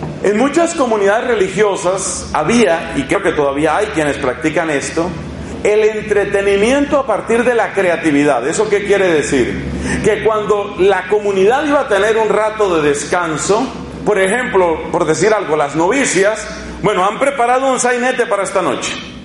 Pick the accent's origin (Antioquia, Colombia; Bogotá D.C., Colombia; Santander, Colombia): Bogotá D.C., Colombia; Bogotá; A la edad que tengo, ya lo mío son 50 años, a la edad que tengo, yo puedo recordar que en mi infancia y en mi adolescencia, yo todavía conocí en Bogotá, capital de mi país